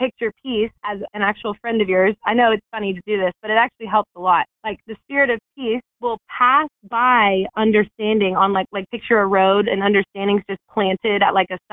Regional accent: the South, United States; I don't know about you, but I grew up in the South, and I think a lot of Southern mamas pride themselves about worrying for their kids.

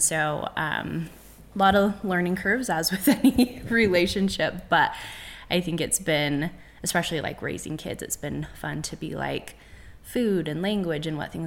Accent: Utah, United States; Like, I grew up in Davis County

